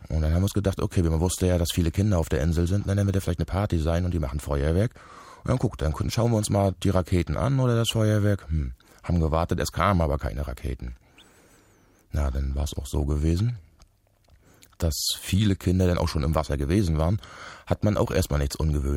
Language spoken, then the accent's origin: German; Mecklenburg-Vorpommern, Germany; wir sind Mecklenburger, Angler.